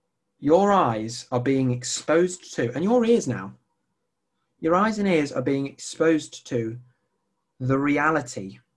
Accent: United Kingdom; I love the UK. It's my home. I'm proud of being British, very proud.

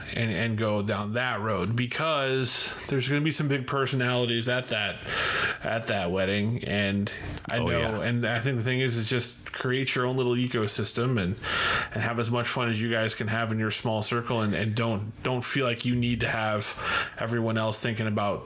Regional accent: Muscatine, Iowa, United States; And I said, I was from Muscatine.

